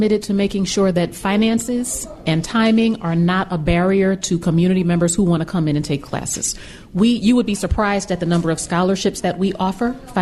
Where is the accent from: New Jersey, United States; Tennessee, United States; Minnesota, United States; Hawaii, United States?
New Jersey, United States; now in Chicago, United States; I am from New Jersey.